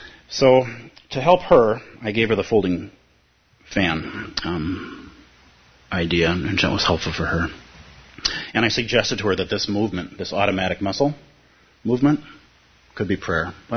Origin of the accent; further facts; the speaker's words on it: Minnesota, United States; And I'm a Minnesota guy, and I'm of Irish and German ancestry.